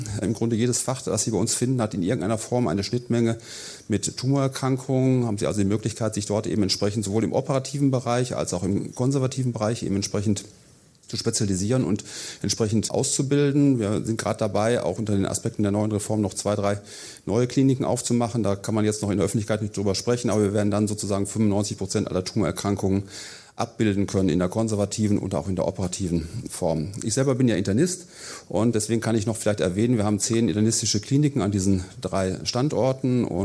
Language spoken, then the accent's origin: German; Essen, North Rhine-Westphalia, Germany; ich komme aus Essen